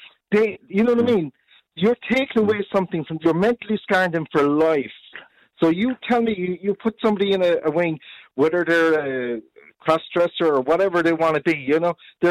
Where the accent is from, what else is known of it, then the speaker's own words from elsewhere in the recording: Garryowen, Munster, Ireland; no matter where I go in the world, I say, I'm from Garryowen, which is a housing estate. I love it. I'm still here no matter what